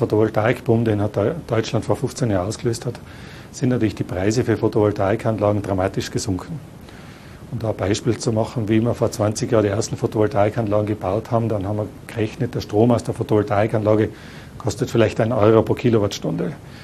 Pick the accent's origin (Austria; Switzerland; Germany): Austria; Tyrol; Und da muss man als Tiroler einfach auch so ehrlich sein